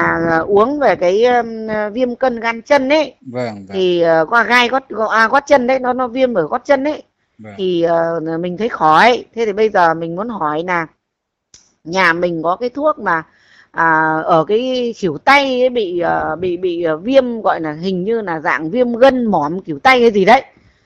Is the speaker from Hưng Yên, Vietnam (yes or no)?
yes; Văn Giang, Hưng Yên, Vietnam; cái đợt đấy là mình đang ở dưới thành phố thì nhưng mà bây giờ mình nghỉ hưu rồi, mình đang về quê ở Văn Giang thì nhà đang đang ở Văn Giang đấy